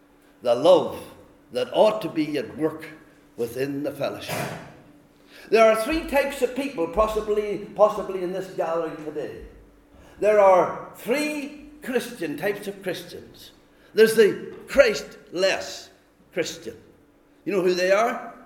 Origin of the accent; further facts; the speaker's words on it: County Monaghan, Ireland; I'm from Monaghan, by the way, not the north. I'm from Monaghan, and so this is the way we talk in Monaghan.